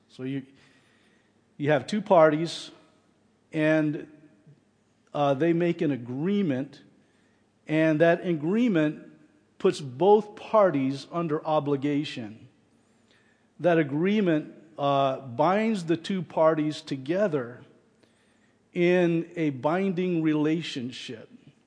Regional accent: United States; I love America. I love growing up in America.

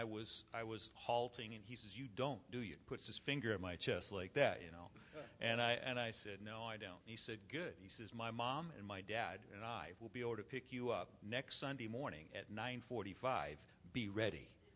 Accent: Flint, Michigan, United States; I did not grow up in a Christian home. I'm from Flint, Michigan.

